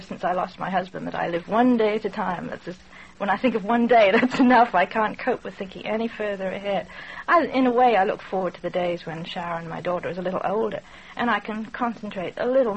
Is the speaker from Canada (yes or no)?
no; England, United Kingdom; now in United States; I grew up loving horses in England, and I found my family couldn't afford to keep me in horses, so I came over here.